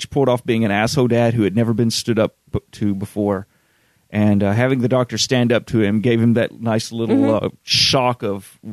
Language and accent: English; the South, United States; With growing up in the South, I think that's something we have in common with the British of the 1950s.